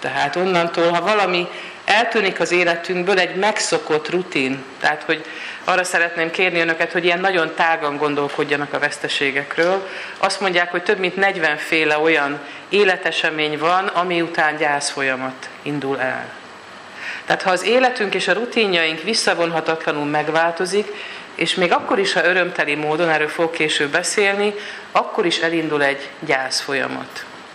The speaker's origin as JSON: {"language": "Hungarian", "town": "Szeged", "region": "Csongrád-Csanád", "country": "Hungary", "tie": "born or raised there", "said": "Szegeden élek és dolgozok, itt is születtem. Azt szoktam mondani, hogy tőzsgyökeres szegedi vagyok, itt nőttem föl"}